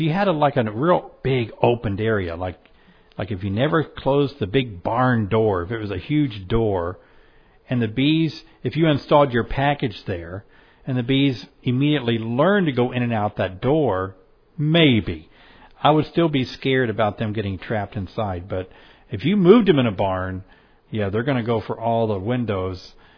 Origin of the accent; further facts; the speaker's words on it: the South, United States; I'm from the South.